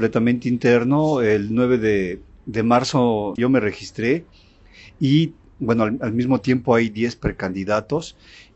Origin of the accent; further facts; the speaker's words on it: Pachuca, Hidalgo, Mexico; soy pachuqueño, soy de Pachuca, conozco Pachuca.